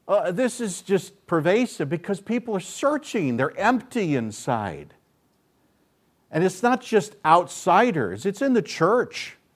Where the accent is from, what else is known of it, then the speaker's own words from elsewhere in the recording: Illinois, United States; I still remember going to a state fair in the state where I grew up in Illinois